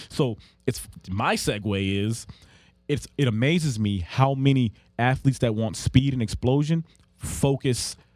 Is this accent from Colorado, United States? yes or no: no; North Las Vegas, Nevada, United States; born and raised in Vegas, and went to school in Mojave.